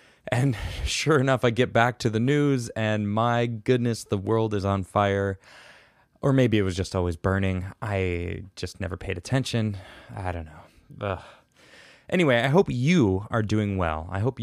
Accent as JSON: {"language": "English", "region": "Midwest", "country": "United States", "tie": "born or raised there", "said": "I grew up with cicadas. I grew up in the Midwest."}